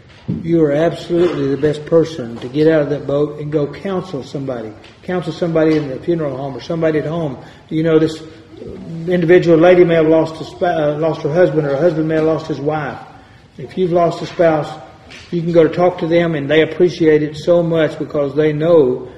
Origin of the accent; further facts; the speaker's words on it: Lubbock, Texas, United States; a good friend of mine there in my hometown of Lubbock, he lost his wife also